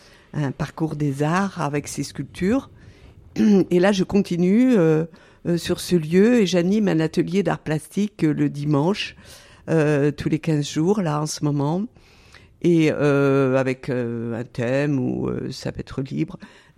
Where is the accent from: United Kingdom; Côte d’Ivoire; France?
France; Nouvelle-Aquitaine; moi, j'arrive de Sainte-Foy-la-Longue, c'est pas très loin, je suis originaire des Deux-Sèvres. Et là, je suis installée depuis 3 ans à La Motte-Landéron.